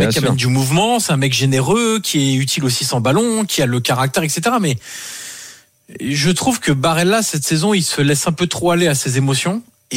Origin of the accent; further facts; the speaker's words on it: Auxerre, Bourgogne-Franche-Comté, France; vous savez que je viens d'Auxerre